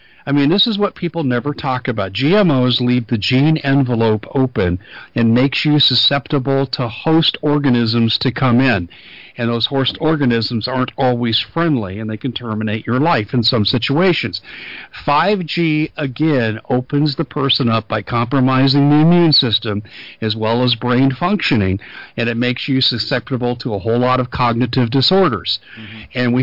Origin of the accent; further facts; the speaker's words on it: Denver, Colorado, United States; now in Arizona, United States; I'm originally from Colorado. I've been in Arizona now for 30 years, but I'm originally, and I grew up in Denver, went to undergraduate in Denver